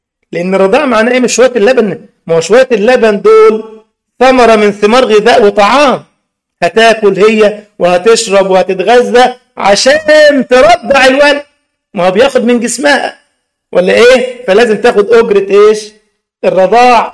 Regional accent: Egypt; عندنا في مصر موجود، فأنا مش عارف بقى، لكن هنا عندكم في الأصل بينكم كإخوة بيكون تطوع لله

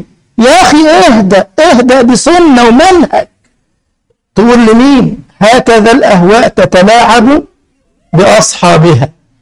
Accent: Egypt; احنا كلمة زفت عندنا في مصر عيب قوي، انما هنا يا جماعة زفت يعني عصير

